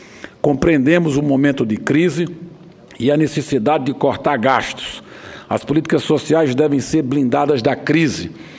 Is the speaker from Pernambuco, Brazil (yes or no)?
yes; Petrolina, Pernambuco, Brazil; Realizamos audiência na minha terra, em Petrolina, no final de março, início de abril.